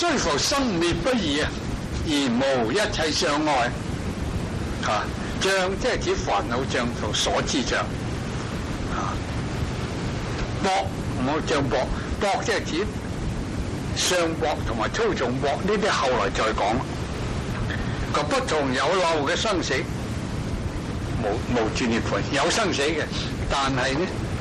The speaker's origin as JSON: {"language": "Cantonese", "country": "China", "said": "因為我哋中國人咧，嗰啲魏晉南北朝嗰啲玄學家成日歡喜用體用兩個字"}